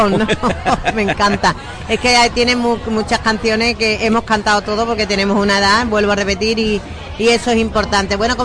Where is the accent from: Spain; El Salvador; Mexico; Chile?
Spain; Madrid, Community of Madrid; Digo, es que somos exagerados los madrileños